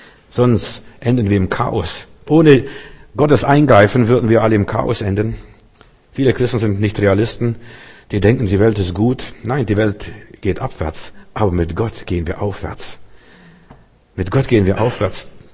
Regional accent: Lithuania; Als ich vor ein paar Jahren durch Litauen fuhr, meine Heimat, und ich war schockiert. Ich kenne Litauen ganz anders oder habe ganz anders gekannt.

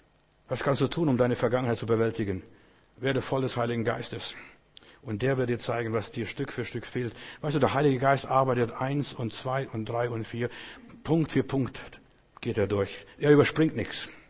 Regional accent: Klaipėda, Klaipėda County, Lithuania; moved away; Ich werde nie vergessen, als ich in Memel war und meine Heimat besucht habe nach 40 Jahren

